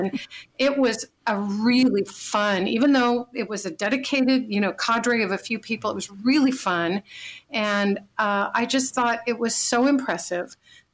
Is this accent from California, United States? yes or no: yes; Dublin, California, United States; in my hometown of Dublin